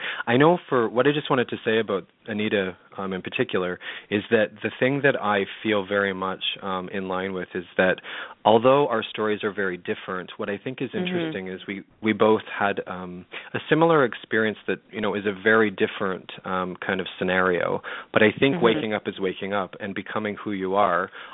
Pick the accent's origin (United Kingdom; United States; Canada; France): Canada; London, Ontario; she was actually coming to London, Ontario, which is my hometown in Canada.